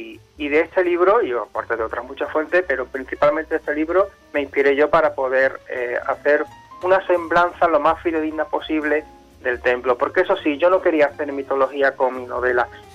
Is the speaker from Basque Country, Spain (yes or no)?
no; Cádiz, Andalusia, Spain; la pasión específicamente por la historia de mi tierra, de Cádiz